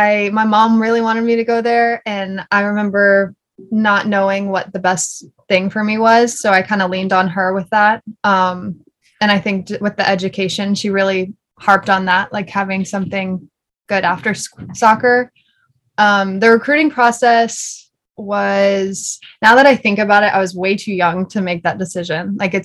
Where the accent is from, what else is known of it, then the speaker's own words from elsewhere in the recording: Georgia, United States; I think the heat, even growing up in Georgia, you don't really get used to it when it gets really hot.